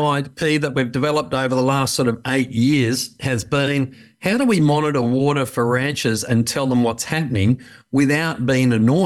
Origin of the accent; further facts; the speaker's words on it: Australia; I grew up on ranches in Northern Australia